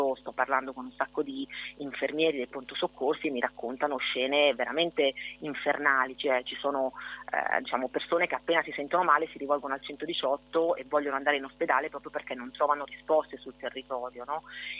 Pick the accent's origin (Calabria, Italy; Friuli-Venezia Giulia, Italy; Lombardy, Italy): Lombardy, Italy; vengo da Milano, Monza, Varese